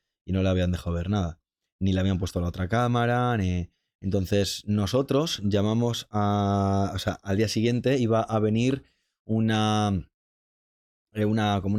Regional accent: Castro Urdiales, Cantabria, Spain; que casualmente era de Castro, que es de donde yo soy en el norte.

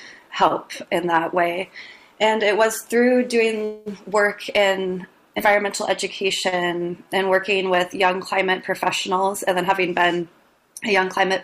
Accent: Arcata, California, United States; I live in Humboldt, but I actually was also raised in Humboldt. So I grew up in Arcata and have always been really connected to the natural world.

